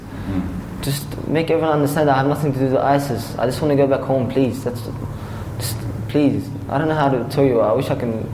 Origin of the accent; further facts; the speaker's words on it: Australia; Of course, because it's my country. I'm Australian. I was born in Australia. I studied in Australia. It's my only home, Australia.